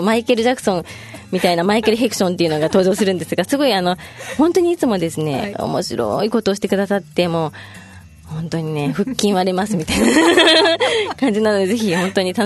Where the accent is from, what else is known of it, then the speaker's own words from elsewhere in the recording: Tokyo, Japan; now in Okinawa, Japan; 自分の出身の東京とこの素晴らしいこの第二の故郷の沖縄をつなげたいっていうのがあるので